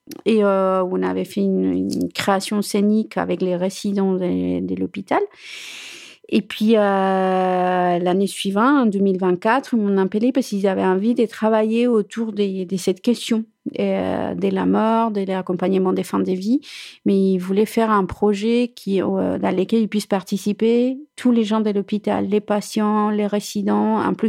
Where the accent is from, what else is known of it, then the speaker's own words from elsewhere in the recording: Chile; mon père qui est tombé malade et qui était au Chili, mon pays d'origine